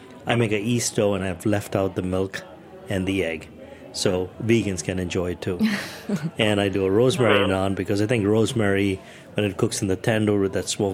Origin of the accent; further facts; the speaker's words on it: Goa, India; But, you know, I come from Goa, where you have a pork vindaloo. That's the original dish.